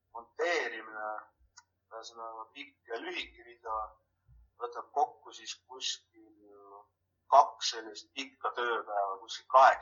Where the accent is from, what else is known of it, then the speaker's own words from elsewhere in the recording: Pärnu, Pärnu County, Estonia; kuna ise olen ma Pärnust, enamus inimesed ikkagi tellivad siis nagu kohalikult.